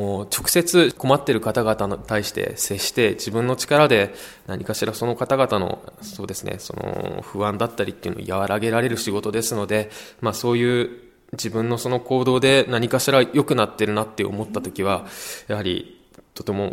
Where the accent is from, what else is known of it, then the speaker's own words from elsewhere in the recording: Fujisawa, Kanagawa, Japan; 私自身藤沢で育った人間ですので